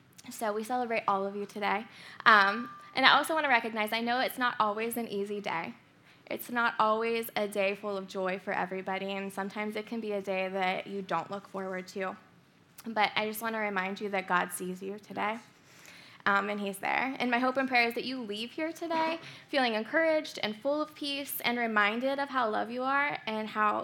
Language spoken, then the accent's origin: English; McKeesport, Pennsylvania, United States; So I am from White Oak, McKeesport area. I was born and raised here.